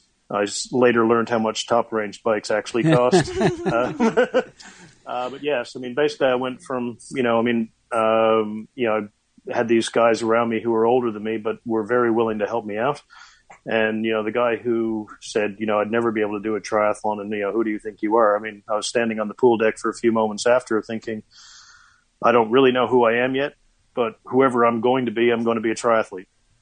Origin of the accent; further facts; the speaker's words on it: Newfoundland and Labrador, Canada; I grew up in Newfoundland, Canada, and I've always been a very, very active little kid.